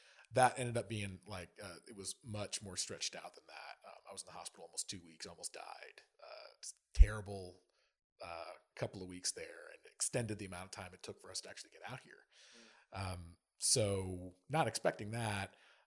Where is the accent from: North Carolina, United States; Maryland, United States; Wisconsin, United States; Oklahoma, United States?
North Carolina, United States; Durham; I'm from Durham, even though I was not a Christian growing up.